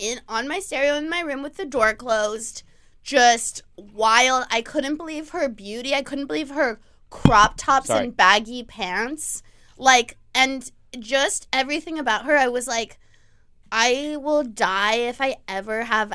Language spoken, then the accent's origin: English; California, United States; So I grew up in Orange County at the beach. I was like a competitive surfer.